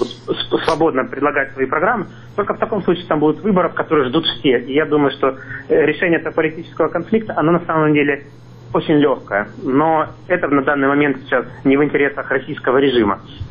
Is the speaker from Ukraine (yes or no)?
yes; Donbas, Ukraine; born or raised there